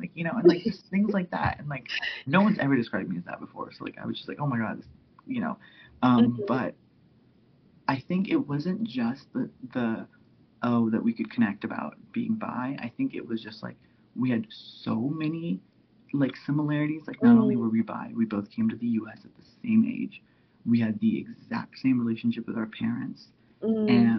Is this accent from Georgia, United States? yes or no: yes; Atlanta, Georgia, United States; also born or lived in Michigan / Chicago; I grew up mostly in the South. I grew up in Atlanta.